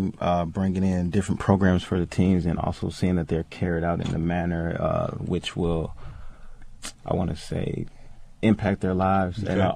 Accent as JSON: {"language": "English", "region": "Illinois", "country": "United States", "tie": "born or raised there", "said": "And then transferred back down here to my home state, Illinois, to continue competing for the University of Illinois"}